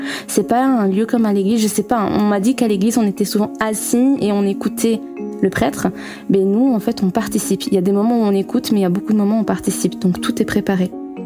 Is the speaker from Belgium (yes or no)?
yes; Belgium; j'ai 24 ans, je suis mariée et j'ai un bébé de 2 ans, une petite fille maintenant. Je suis belge et je pense que vous l'entendrez à mon accent.